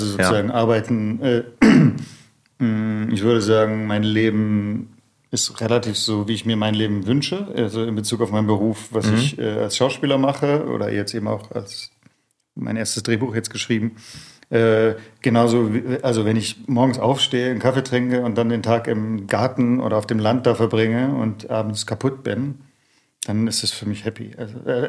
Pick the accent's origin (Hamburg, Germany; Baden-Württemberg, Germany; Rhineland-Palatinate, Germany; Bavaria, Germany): Baden-Württemberg, Germany; Stuttgart; also born or lived in Tübingen; now in Berlin, Germany; Ich bin in Stuttgart aufgewachsen.